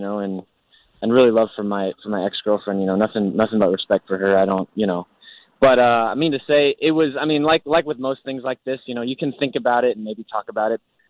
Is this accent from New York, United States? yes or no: no; Glendale, Arizona, United States; I am. Yep. I'm born and raised in Glendale, Arizona.